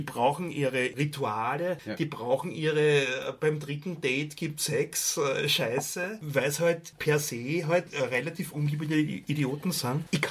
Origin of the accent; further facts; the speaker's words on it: Austria; Wir als Österreicher müssen jetzt extrem die Pappen halten in sicher Hinsicht.